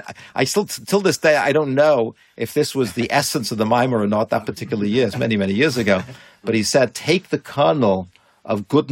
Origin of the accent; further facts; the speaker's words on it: Liverpool, North West England, United Kingdom; You know, I came from Liverpool. Who knows Yiddish in Liverpool?